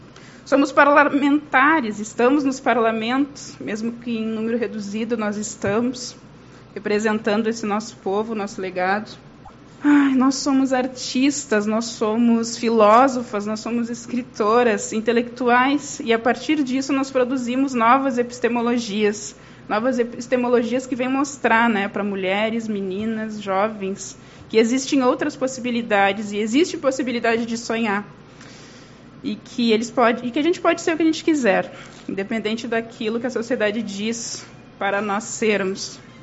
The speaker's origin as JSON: {"language": "Portuguese", "town": "Uruguaiana", "region": "Rio Grande do Sul", "country": "Brazil", "tie": "born or raised there", "said": "Eu, neta, filha, bisneta de mulheres trabalhadoras, nascida e criada em Uruguaiana"}